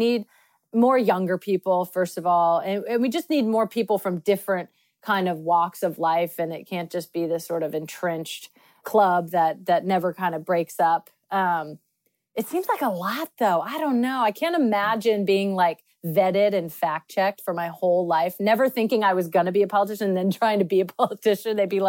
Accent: California, United States; But I'm from California, yeah.

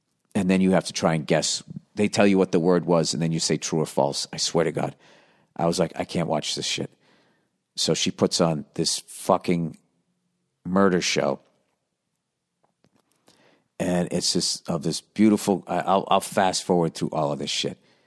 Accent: California, United States; My fiance and I are both from California, just in case you think we are from the Bible Belt region.

